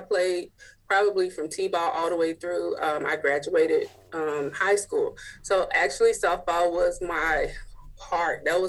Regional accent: Hayti, Missouri, United States; I mean, I grew up in a very rural area. My hometown is called Hayti, Missouri. It's southeast Missouri. I am legit 80 miles from Memphis, which is south. And I am 250 miles from St. Louis, which is north.

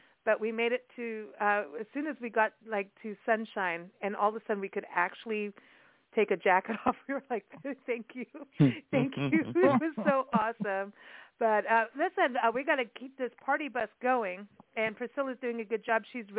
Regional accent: Kenya; growing up in Kenya, like that was growing everywhere.

